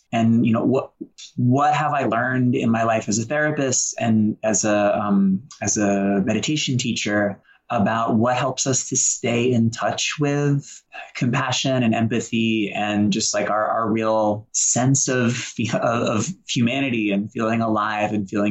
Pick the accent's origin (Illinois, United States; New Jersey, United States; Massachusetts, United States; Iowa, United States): Massachusetts, United States; Boston; You know, I grew up in Boston with a single alcoholic mom, and we were homeless for a while and sort of struggles there.